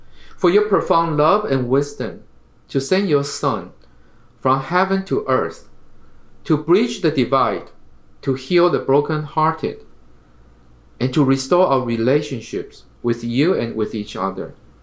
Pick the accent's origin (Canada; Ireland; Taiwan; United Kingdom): Taiwan; now in United States; Now, it's funny because I came from Taiwan. And you can call me a Chinese American or Taiwanese American. I can accept both.